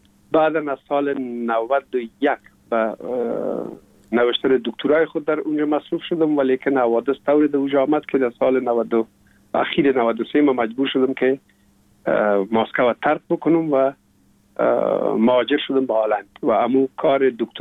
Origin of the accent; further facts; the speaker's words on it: Kabul, Afghanistan; also born or lived in Pul-e Khumri; ما در شهر پلخمری به دنیا آمدیم، یعنی در ولایت بغلان شهر پلخمری، و تا یک سالگی ما هم در مجه گذاشتندیم. بعد از او جاب کار بابیم حساب در کابل میکرد و انتقال کرد به اینجا.